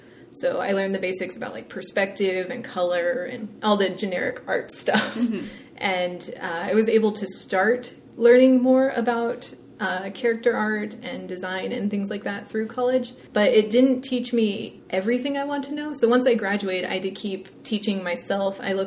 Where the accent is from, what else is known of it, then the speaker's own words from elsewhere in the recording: Florida, United States; I'm from Florida.